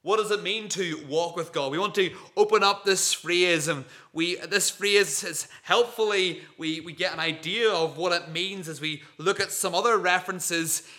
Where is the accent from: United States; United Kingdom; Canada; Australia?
United Kingdom; Carrickfergus, Northern Ireland; Growing up in Carrickfergus, we spent many Saturday afternoon having a family walk at Blackhead Lighthouse. That's out the coast beyond Whitehead.